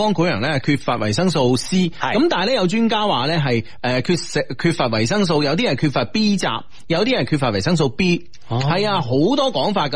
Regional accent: Seattle, Washington, United States; 啊，啊嚟自西雅图啊，

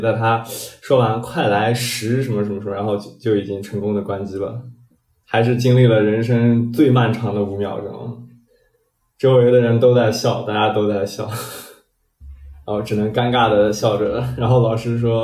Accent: Tianjin, China; 是来自天津的一名医学生，今年23岁。

